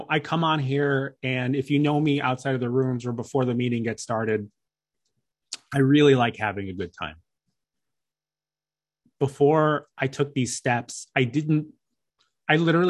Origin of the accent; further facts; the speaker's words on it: Chicago, Illinois, United States; I was living this amazing life for a young guy in my hometown of Chicago, but I had no idea because I was just getting by.